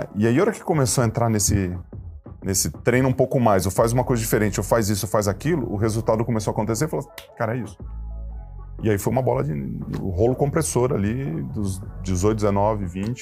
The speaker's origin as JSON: {"language": "Portuguese", "town": "Ituverava", "region": "São Paulo", "country": "Brazil", "tie": "born or raised there", "said": "Cara, eu sou de Ituverava. E Ituverava, interior de São Paulo, ela é uma cidade quente pra caramba."}